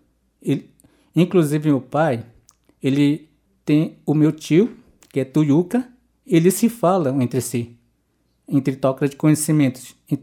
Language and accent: Portuguese; Amazonas, Brazil; eu sou do Rio Tiquié, que fica depois do rio Apés, afluente. Então, eu vim de uma comunidade chamada São Sebastião